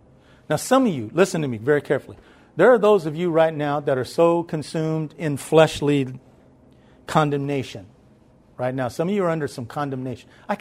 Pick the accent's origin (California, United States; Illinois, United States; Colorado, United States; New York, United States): California, United States; Blythe; I came from Blythe, California. In the heat of the summer, it was 120 degrees in the shade.